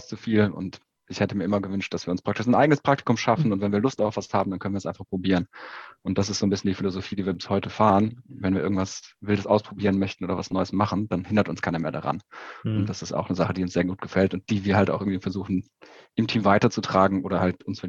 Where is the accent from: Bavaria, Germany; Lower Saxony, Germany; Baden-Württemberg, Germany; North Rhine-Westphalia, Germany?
North Rhine-Westphalia, Germany; Aachen; born there; geboren irgendwie in Aachen, von ein bisschen mehr als 30 Jahren